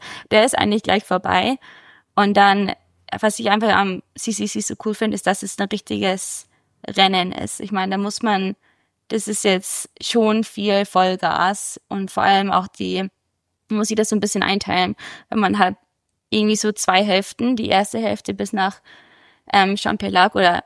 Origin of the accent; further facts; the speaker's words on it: Germany; now in United States; Ich bin Deutsche, ich bin keine Amerikanerin, ich habe eine Green Card und bin mit einem Amerikaner verheiratet